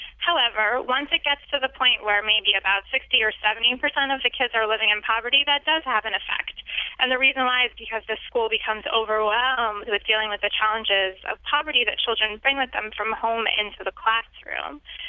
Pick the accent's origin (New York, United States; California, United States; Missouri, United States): New York, United States; I grew up in New York. I also live in New York.